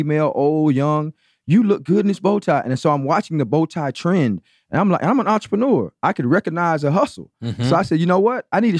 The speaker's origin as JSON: {"language": "English", "town": "Brunswick", "region": "Georgia", "country": "United States", "lives_now": "Atlanta, United States", "said": "Oh, no, I'm really from Brunswick, Georgia."}